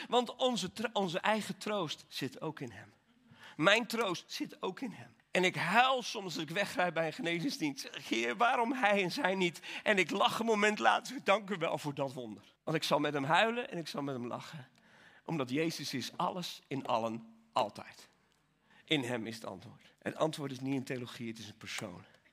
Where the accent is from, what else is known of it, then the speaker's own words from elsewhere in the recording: Belgium; Ik ben opgegroeid in België.